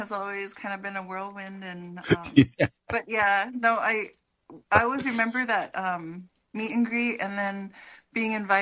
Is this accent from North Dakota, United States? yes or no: yes; North Dakota, United States; I'm from the Mandan, Hidatsa, and Arikara Nation.